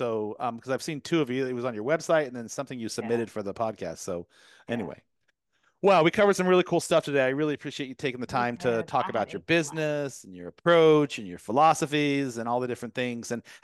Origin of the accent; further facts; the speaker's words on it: Colorado Springs, Colorado, United States; born there; now in Charlotte, United States; I was born in Colorado Springs. I'm in Charlotte, North Carolina, but I have family in Fort Collins.